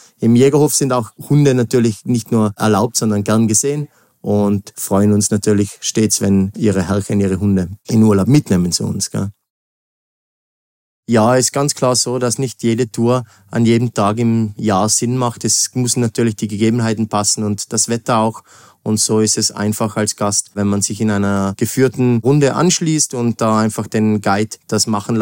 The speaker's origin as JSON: {"language": "German", "town": "Zams", "region": "Tyrol", "country": "Austria", "tie": "born or raised there", "said": "ich bin hier in Zams geboren, aufgewachsen"}